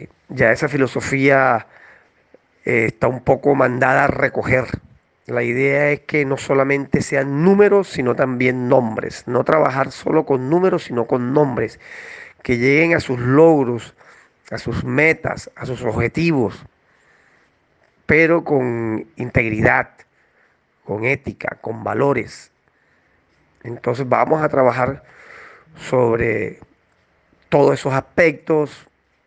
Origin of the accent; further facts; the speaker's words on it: Cartagena, Bolívar, Colombia; now in Guayaquil, Ecuador; Soy de Cartagena, Colombia. Tengo 6 años de estar viviendo en Ecuador. Mi base ahora mismo es Guayaquil